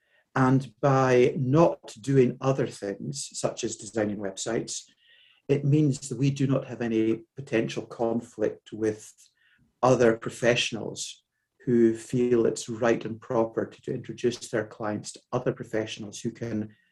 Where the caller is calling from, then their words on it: Aberdeen, Scotland, United Kingdom; I'm tuning in from Aberdeen in Scotland in the UK.